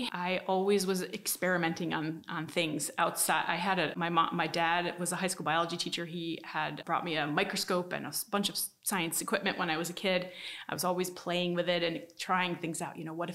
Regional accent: Horseheads, New York, United States; My mom and dad were high school teachers in Elmira districts. And so my brother and I grew up in the Southern Finger Lakes

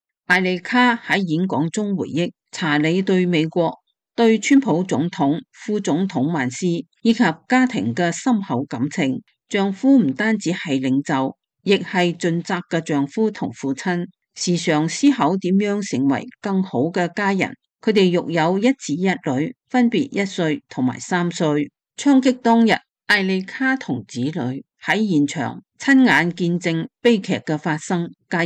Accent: China; 我从大陆来的，所以在那里遭到中共迫害，我们修炼法轮功他会迫害。

